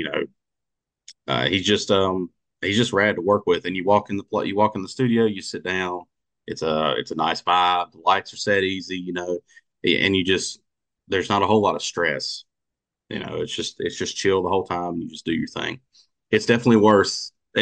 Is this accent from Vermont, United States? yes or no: no; North Carolina, United States; so we're from North Carolina and the producer is from Texas